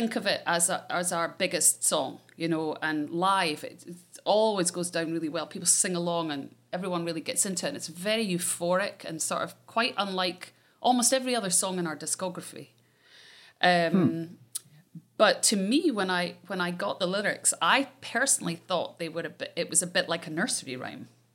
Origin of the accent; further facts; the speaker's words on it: Scotland, United Kingdom; again, I'm Scottish